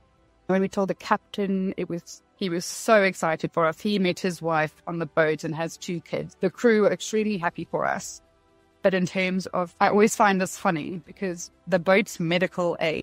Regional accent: Zimbabwe; I'm from Zimbabwe.

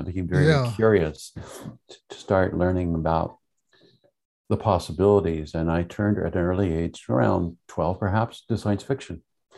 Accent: Montreal, Quebec, Canada; also born or lived in Vermont; I grew up in Montreal.

